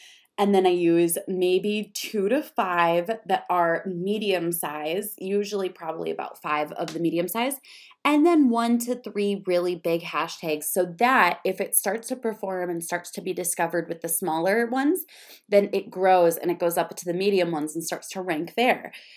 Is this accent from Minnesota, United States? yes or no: yes; Minnesota, United States; And by the way, I know I say hashtags funny because I'm from Minnesota, so it's tag instead